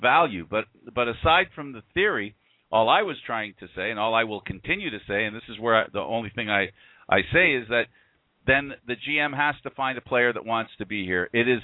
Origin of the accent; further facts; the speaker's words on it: United States; now in Toronto, Canada; and I'm saying this as an American, not as a Canadian